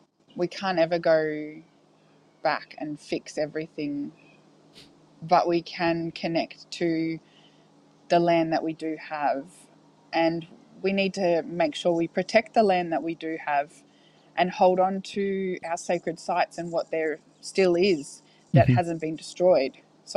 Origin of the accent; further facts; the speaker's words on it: Shepparton, Victoria, Australia; Yeah, I had a good experience. The school I went to was very diverse.